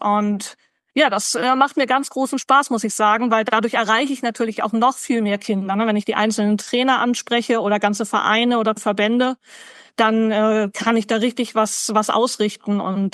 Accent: Lüneburg, Lower Saxony, Germany; Ja, ich komme aus Lüneburg, also schon gerne hier im Umkreis

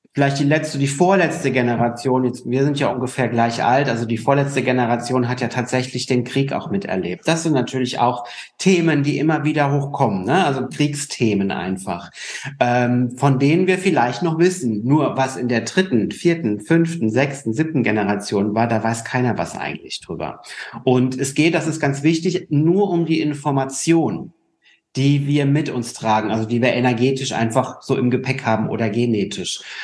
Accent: Rhineland-Palatinate, Germany; born there; also born or lived in Spain; now in Düsseldorf, Germany; Ich arbeite als Mentalcoach und Business Trainer, komme aus Düsseldorf, bin gebürtig aus der Pfalz und irgendwann mal über Umwege, also über Spanien nach Düsseldorf gekommen

